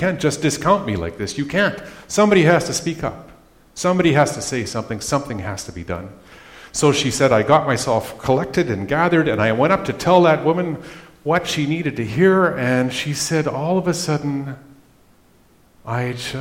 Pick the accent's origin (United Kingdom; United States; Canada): Canada; Flin Flon, Manitoba; when I grew up in Flin Flon, it was not a relationship that happened.